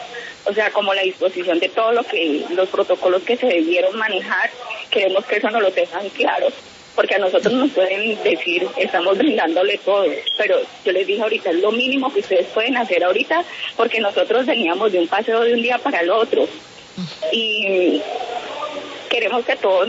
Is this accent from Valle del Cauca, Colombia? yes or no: yes; Tuluá, Valle del Cauca, Colombia; Yo soy de Tuluá